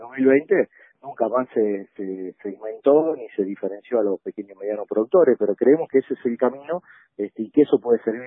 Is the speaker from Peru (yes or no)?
no; Argentina